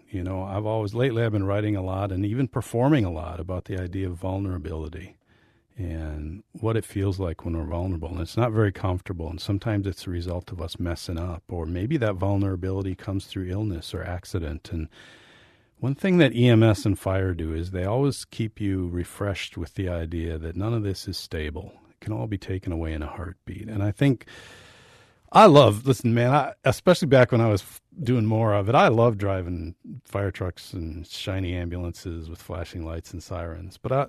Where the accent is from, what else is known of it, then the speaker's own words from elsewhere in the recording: New Auburn, Wisconsin, United States; when I moved back to my hometown of New Auburn in 1995, I'd been away for 12 years